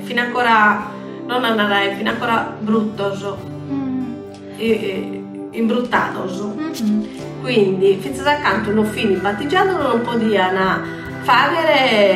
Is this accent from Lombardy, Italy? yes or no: yes; Brescia, Lombardy, Italy; ma noi si sono di Brescia, sa solo di gaso, sono.